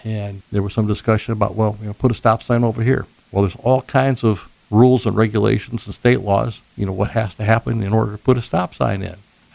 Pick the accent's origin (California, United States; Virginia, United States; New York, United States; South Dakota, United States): South Dakota, United States; Yankton; also born or lived in Boston; I grew up in Yankton. I was born in Boston, Massachusetts.